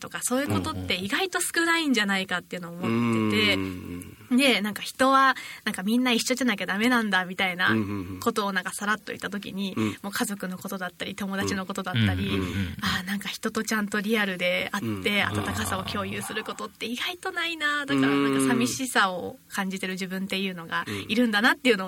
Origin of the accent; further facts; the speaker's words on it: Yamanashi, Japan; now in Tokyo, Japan; 東京、山梨出身なんですけど、うん、そのまあ東京に来て